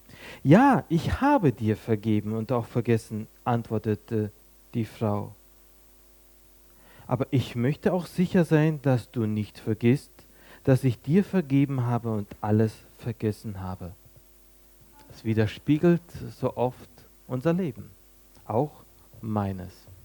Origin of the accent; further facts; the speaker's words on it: Germany; ich wollte eigentlich zu Hause sein, bei meiner Heimatgemeinde in Deutschland